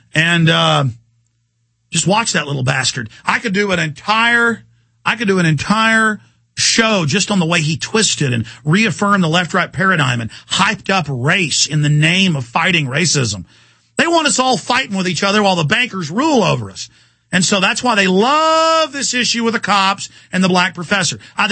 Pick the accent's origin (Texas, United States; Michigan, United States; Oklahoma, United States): Texas, United States; Dallas; because I've seen it, you know, for myself, even growing up in Dallas.